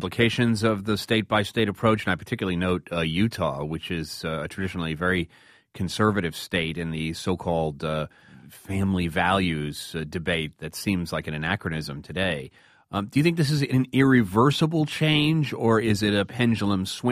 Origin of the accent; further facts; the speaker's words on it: Brazil; English is a second language; now in United States; From Austin, Texas, I got married in Minneapolis to my partner. We've been living together for the past 11 years. I'm from Brazil